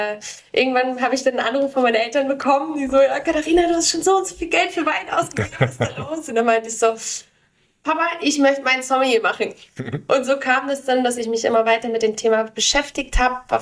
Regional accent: Kiel, Schleswig-Holstein, Germany; born there; Tatsächlich komme ich gebürtig aus Kiel. Da hatte ich nicht sonderlich viel mit Wein zu tun, sondern Und im Jahre 2017 bin ich in die Pfalz gezogen.

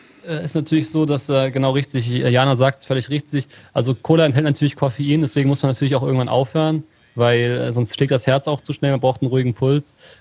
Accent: Hameln, Lower Saxony, Germany; born there; ich bin in Hameln geboren.

